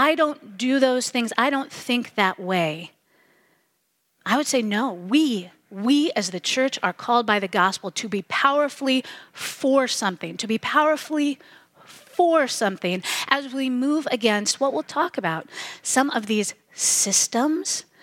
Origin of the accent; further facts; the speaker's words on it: United States; I love America. I love being American. I have traveled and lived abroad.